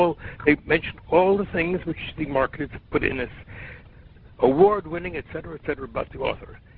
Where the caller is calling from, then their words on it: Philadelphia, Pennsylvania, United States; I'm calling from Philadelphia.